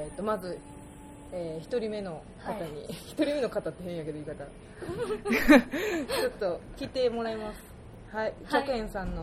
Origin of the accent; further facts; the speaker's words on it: Kansai, Japan; accent: Kansai; 私関西弁しか喋られへんってよう言われるし